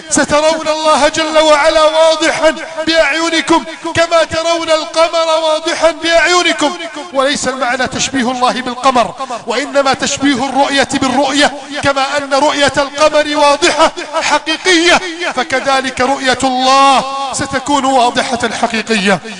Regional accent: Egypt; واجعل بلدنا مصر آمنا مطمئنا وسائر بلاد

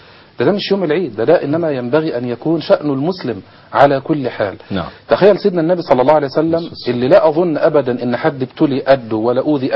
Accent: Zifta, Gharbia, Egypt; كان عندي خطبة عيد من سنتين في بلدتنا زفتة في مصلى أبي داود

